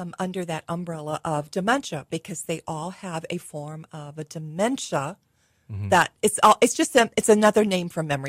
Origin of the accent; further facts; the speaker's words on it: West Virginia, United States; growing up in West Virginia, I always knew of it as the old timers.